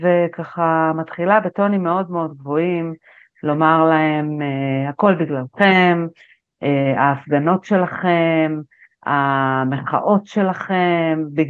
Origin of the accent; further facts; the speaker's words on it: Nir Oz, Southern District, Israel; אני בת קיבוץ ניר עוז